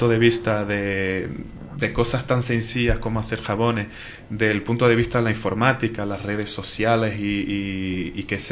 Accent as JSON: {"language": "Spanish", "town": "Porto", "region": "Norte", "country": "Portugal", "second_language": "Spanish", "said": "yo que soy de Porto, yo creo que la relación entre la gente del norte y de Galicia siempre ha sido excelente"}